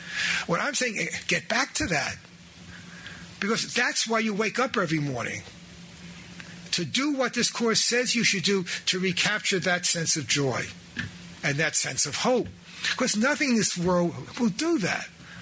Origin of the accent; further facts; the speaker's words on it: Brooklyn, New York, United States; Now, I grew up in Brooklyn, so I know about that. That's when they were still the Brooklyn Dodgers.